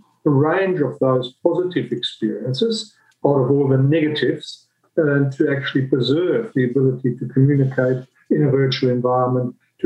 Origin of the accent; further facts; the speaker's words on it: Germany; English is a second language; moved away as an adult; now in Australia; I'm originally from Germany. My accent most probably gives me away. I started 40 years ago, almost 41, and came to Australia because my mother's Australian